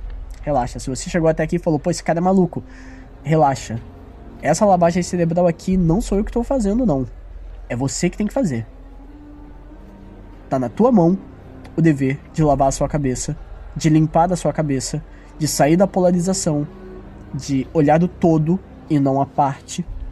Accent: Brazil; Não, cara, eu falo isso porque eu sou brasileiro.

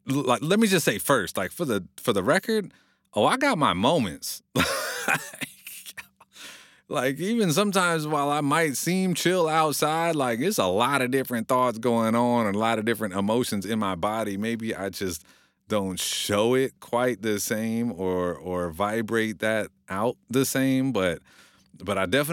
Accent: California, United States; Some people instantly know that I'm from California.

